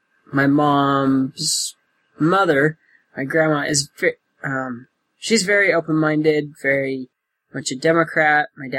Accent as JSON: {"language": "English", "region": "Indiana", "country": "United States", "tie": "born or raised there", "also_born_or_lived": "Logan, Utah", "said": "Like you said, I live in Muncie, Indiana right now. I was born in Logan, Utah originally. Was here in Indiana by the time I started kindergarten. Grew up here."}